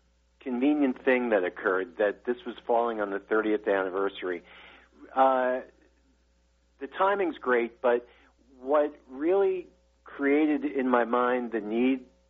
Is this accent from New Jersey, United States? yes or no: yes; New Jersey, United States; even though I grew up in New Jersey, we were spending time with my grandmother out in Bayside, Queens.